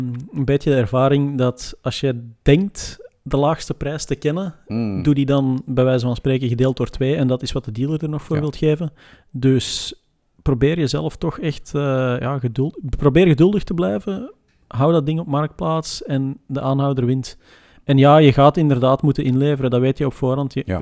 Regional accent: Belgium; we hebben sowieso een vertekend beeld daarop, omdat, ja, als Belg, zeker in het verleden, was het zo

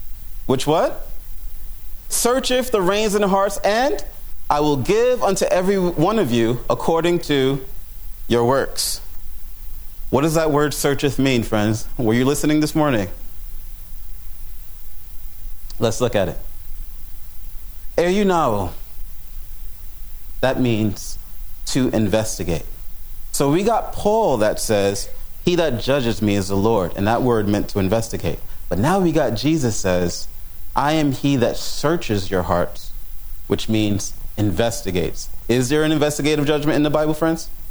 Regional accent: New York, United States; Friends, I'm from New York. I like to talk to people.

